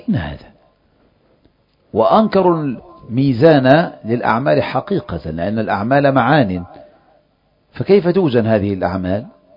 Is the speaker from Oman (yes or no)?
no; Egypt; تصلح معنا كمصريين،